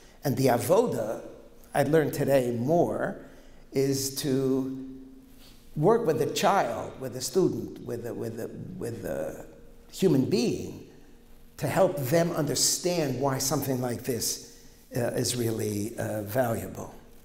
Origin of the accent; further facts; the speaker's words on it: United States; I grew up in America, in a liberal America. I grew up in the 60s.